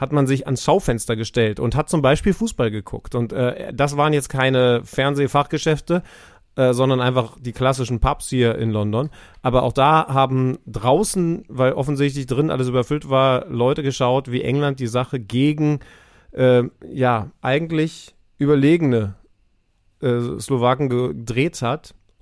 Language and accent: German; Hamburg, Germany; Also in meiner Heimat